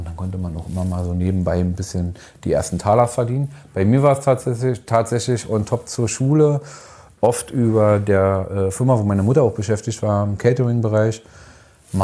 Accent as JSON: {"language": "German", "region": "Berlin", "country": "Germany", "tie": "born or raised there", "said": "Ich bin in Hohenschönhausen geboren, groß geworden."}